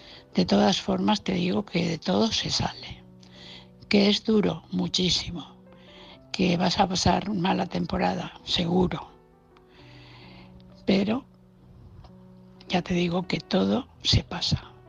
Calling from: Valencia, Valencian Community, Spain; de Valencia.

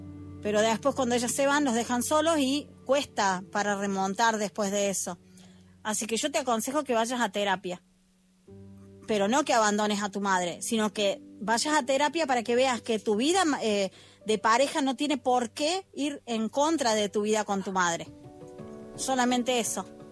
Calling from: Argentina; es de Argentina

